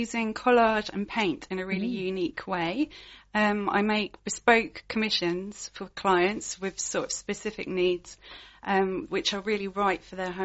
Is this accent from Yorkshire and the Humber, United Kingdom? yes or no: no; Louth, East Midlands, United Kingdom; born there; also born or lived in Bristol; I was born in Louth in Lincolnshire.